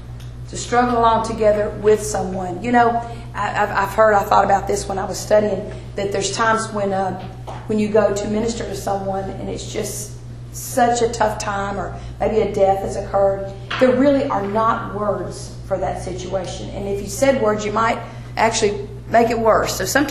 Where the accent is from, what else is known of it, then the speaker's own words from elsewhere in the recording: Carrollton, Texas, United States; I grew up in the Dallas area in a suburb called Carrollton. I was born here, but my daddy was transferred off when I was young, and that's where I grew up.